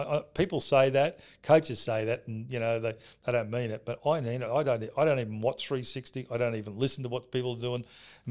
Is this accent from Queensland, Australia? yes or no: yes; Brisbane, Queensland, Australia; I grew up in Brisbane.